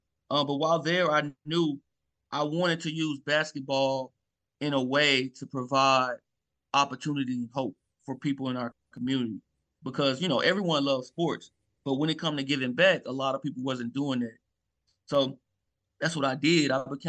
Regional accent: Memphis, Tennessee, United States; So I'm originally born and raised in Memphis, Tennessee.

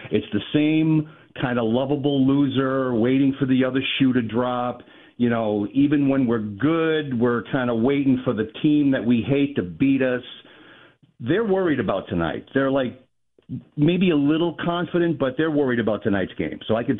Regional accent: Massachusetts, United States; I am a lifelong Pats fan, born and raised in Massachusetts. I live here now.

